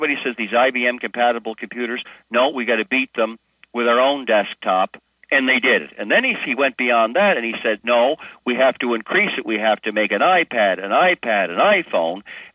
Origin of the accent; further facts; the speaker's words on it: Nova Scotia, Canada; I grew up in Nova Scotia, so what happened with the steel mills and the coal mines